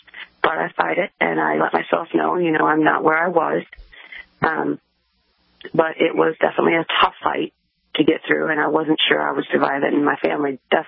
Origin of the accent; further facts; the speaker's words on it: Wisconsin, United States; moved away as an adult; also born or lived in Virginia; I graduated high school at 18, and then I moved to Virginia from Wisconsin.